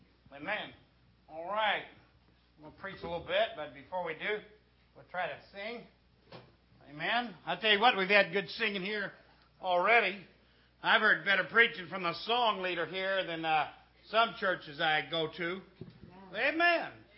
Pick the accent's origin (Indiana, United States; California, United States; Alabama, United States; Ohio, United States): Ohio, United States; I'm an evangelist from Ohio.